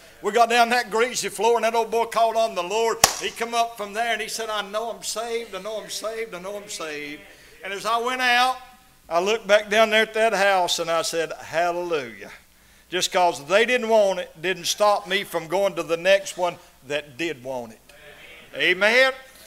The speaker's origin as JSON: {"language": "English", "region": "North Carolina", "country": "United States", "said": "I said, ladies, I'm from North Carolina."}